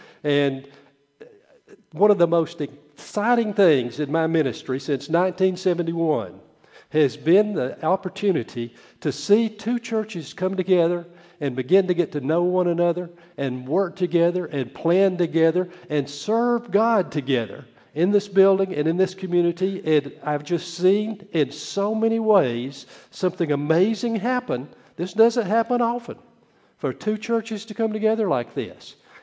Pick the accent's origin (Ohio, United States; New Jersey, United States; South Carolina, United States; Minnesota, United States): South Carolina, United States; Greenville; but I grew up in Greenville